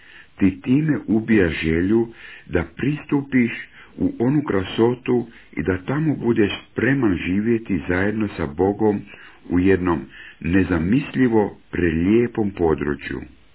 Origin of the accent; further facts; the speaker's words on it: Switzerland; now in United States; ja sam sada Amerikanac, ali ja često žudim za mojim krasnim švicarskim Alpama. Mnogo, mnogo puta. Mnogo puta žudim da mogu ponovno hoditi po tom prekrasnom svijetu Alpi, gdje sam kao dijete često puta provodio školski raspust ili vikend.